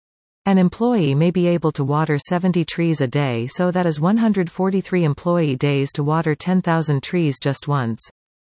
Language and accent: English; Canada; As a Canadian who has lived both in Canada and abroad, I know we are respected as being an example of a democratic country.